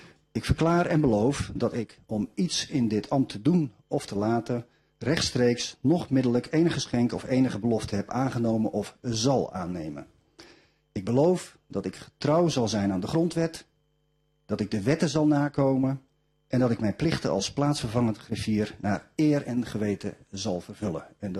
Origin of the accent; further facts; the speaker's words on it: Leiden, South Holland, Netherlands; ik ben een Leidenaar